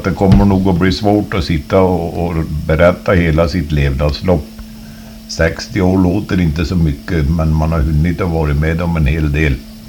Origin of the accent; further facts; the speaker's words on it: Finnskoga, Värmland, Sweden; Jag föddes i Rådlesbråten i norra Finnskoga den 17 januari 1922. Vi bodde då i ett litet torp som hette Linsta